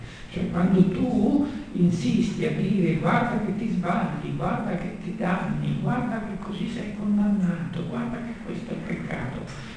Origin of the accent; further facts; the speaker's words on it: Buenos Aires, Argentina; now in Italy; che vengo da Buenos Aires